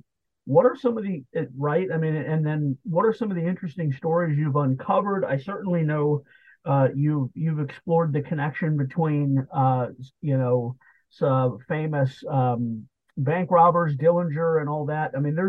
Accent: St. Louis, Missouri, United States; I'm from St. Louis. You know, it would make sense for me to focus on St. Louis and then to a larger extent Missouri.

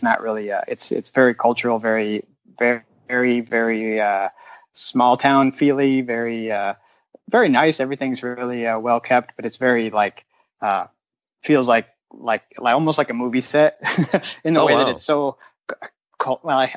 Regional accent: Illinois, United States; I'm from Central Illinois, so it was probably just a little under 4 hour drive.

